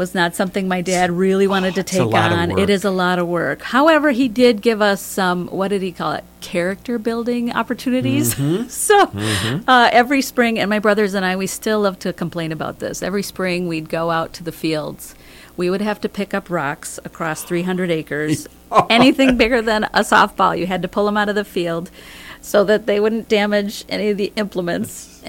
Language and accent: English; Hampton, United States; Sure. Well, I grew up in the Hampton area. Just outside of Hampton, in fact. My brothers and I, we grew up on